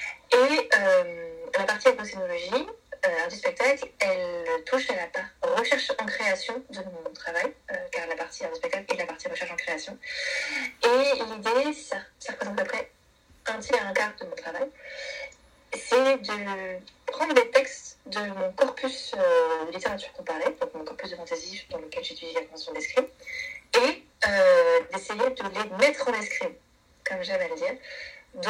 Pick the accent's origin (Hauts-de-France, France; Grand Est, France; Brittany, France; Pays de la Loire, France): Brittany, France; Brest; je suis une bretonne pure souche, je suis de Brest à la base, j'ai fait toutes mes études supérieures à Rennes, donc j'habite à Rennes